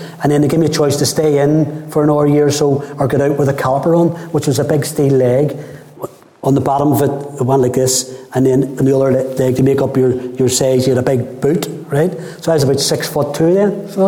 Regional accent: Belfast, Northern Ireland, United Kingdom; But I was born in East Belfast in 1961, and quickly moved to Highfield, which had been up the top of the Shankill.

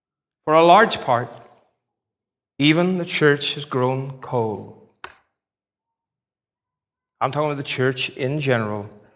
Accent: Northern Ireland, United Kingdom; I was brought up in County Fermanagh. And I learned this in County Fermanagh.

